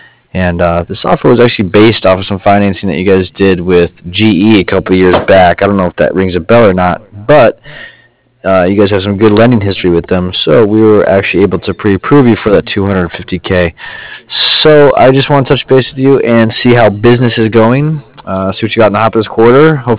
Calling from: Cardiff, Wales, United Kingdom; I'm calling from Cardiff.

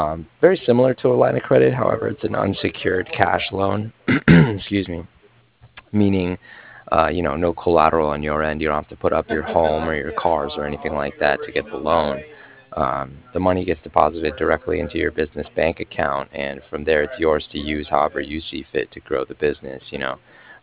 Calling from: Cardiff, Wales, United Kingdom; I'm calling from Cardiff, and it was just regarding some financing that was done with First Financial about a year and a half ago now.

